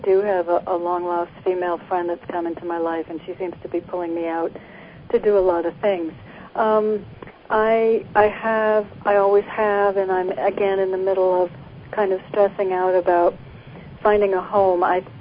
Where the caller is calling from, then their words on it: New Haven, Connecticut, United States; In New Haven.